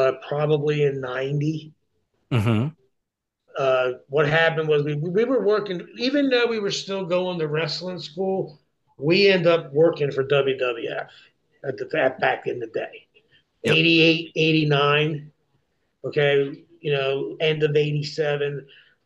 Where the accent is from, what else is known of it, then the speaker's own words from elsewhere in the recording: Hamilton, New Jersey, United States; Gorilla Monsoon is a Jersey guy. He lived in Cherry Hill. We're from Hamilton. It's a 25-minute, 20-minute ride, bro.